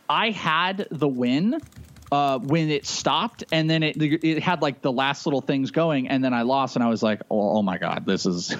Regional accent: Arizona, United States; I'm from Arizona.

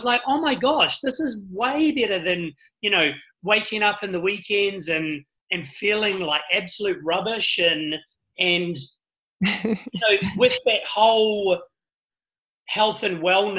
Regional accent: Wellington, New Zealand; now in Canada; So the capital city in New Zealand is, ladies, let's test the geography.

